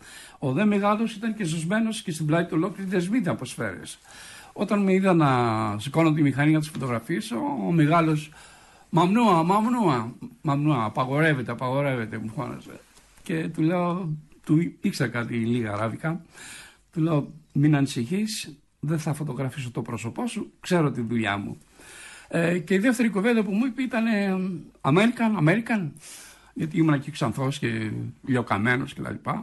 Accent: Greece; και εκεί το διαβατήριο με βοήθησε πάρα πολύ, σαν Έλληνας.

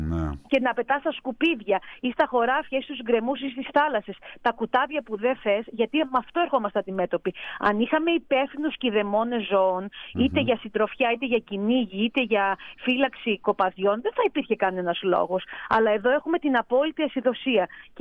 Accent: Paros, South Aegean, Greece; εγώ κατάγομαι από την Πάρο. Στις Κυκλάδες είναι μάστιγα το παστούρωμα

